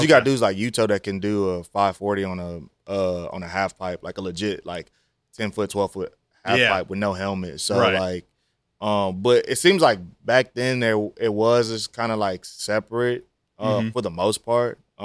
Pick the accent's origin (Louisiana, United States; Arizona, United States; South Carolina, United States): Louisiana, United States; also born or lived in Texas; just cause I'm from Louisiana